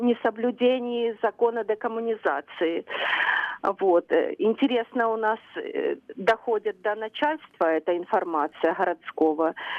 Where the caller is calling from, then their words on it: Novhorod-Siverskyi, Chernihiv Oblast, Ukraine; Новгород Сєверський.